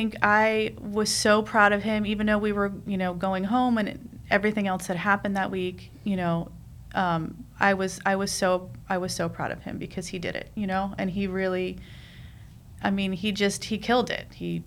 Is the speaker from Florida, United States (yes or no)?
no; Queens, New York, United States; No, I'm from New York. You know, I grew up in Queens.